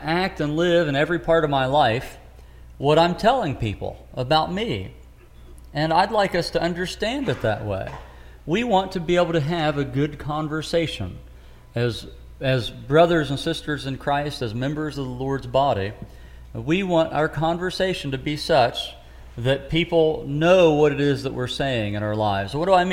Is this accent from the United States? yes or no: yes; West Virginia, United States; I was raised mostly in Ritchie County, West Virginia.